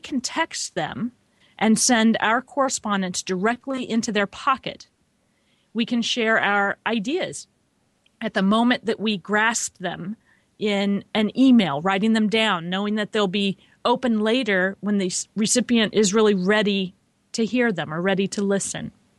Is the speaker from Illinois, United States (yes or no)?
no; Kansas, United States; And I was growing up in Kansas. The Wizard of Oz was a really big deal there.